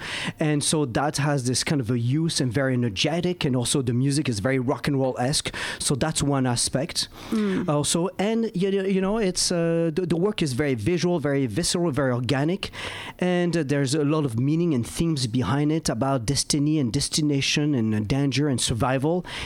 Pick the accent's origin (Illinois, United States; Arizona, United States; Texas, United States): Texas, United States; Paris; I'll tell you, I'm from Paris, Texas. I'm not from Paris, France.